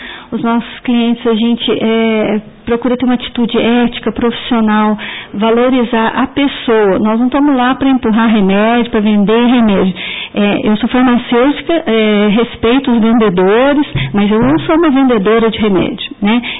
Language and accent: Portuguese; Guaxupé, Minas Gerais, Brazil; born there; Eu nasci aqui em Guaxupé, né?